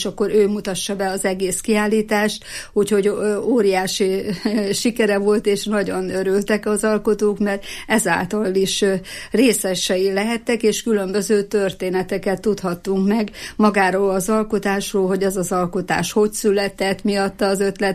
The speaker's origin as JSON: {"language": "Hungarian", "town": "Fedémes", "region": "Heves", "country": "Hungary", "tie": "born there", "lives_now": "Eger, Hungary", "said": "Én Fedémesre születtem, ott láttam meg a napvilágot. Igaz, hogy már sokkal több évei tegerbe érek, mert 55 éve már, hogy EGRI vagyok, de mégis Fedémesének tartom magam."}